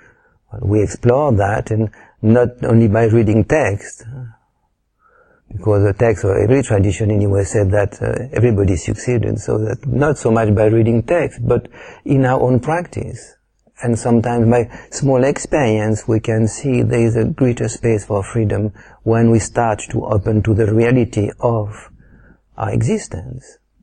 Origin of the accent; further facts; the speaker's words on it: France; accent: French; English is a second language; It's just because they love my French accent, so that's why I'm speaking again tonight.